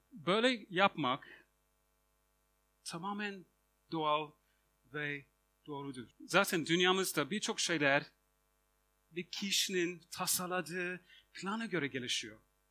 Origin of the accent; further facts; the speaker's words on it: England, United Kingdom; Turkish is a second language; Birinci soru, biliyorsunuz, nerelisiniz? İngilizim diyorum.